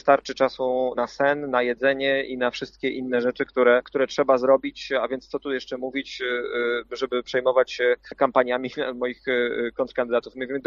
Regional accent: Podlaskie Voivodeship, Poland; bo pochodzę z Podlasia, z Białostoczyzny, więc wiem, że jedność to nie jest jednolitość

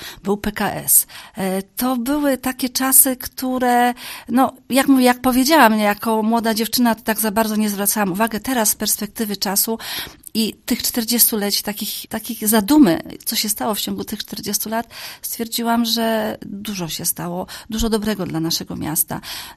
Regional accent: Kędzierzyn-Koźle, Opole Voivodeship, Poland; born there; No ja pamiętam te czasy, ja urodziłam się w Kędzierzynie.

